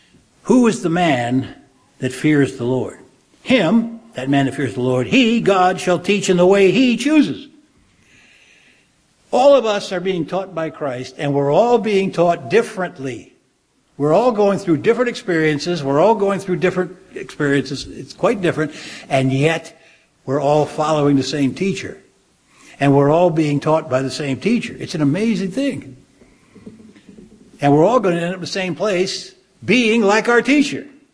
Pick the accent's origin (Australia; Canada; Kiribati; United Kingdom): Australia; now in Chicago, United States; I said, I came from Australia.